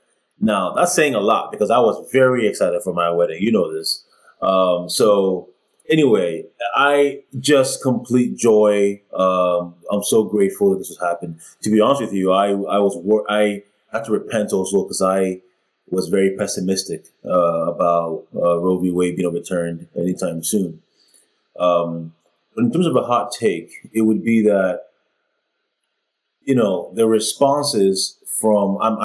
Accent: Canada; because I am Canadian, because I love Canada more than America, because it is my home

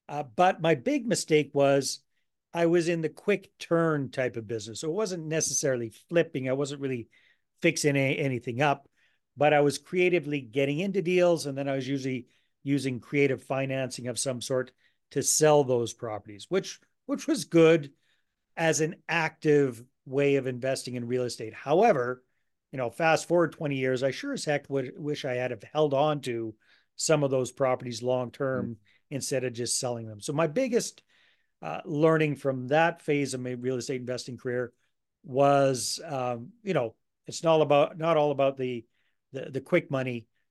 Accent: British Columbia, Canada; Well, I'm originally from British Columbia, so it wasn't a big shock for me

